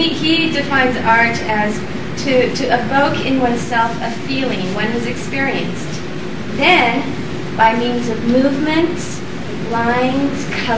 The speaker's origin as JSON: {"language": "English", "town": "Laguna Beach", "region": "California", "country": "United States", "tie": "born or raised there", "also_born_or_lived": "Arizona", "said": "I grew up in Laguna Beach and went to high school in the late 60s and early 70s, and it was just getting pat, you know, it was still kind of the hippie era and flower power and all that. And we had moved there from Arizona in the early 60s"}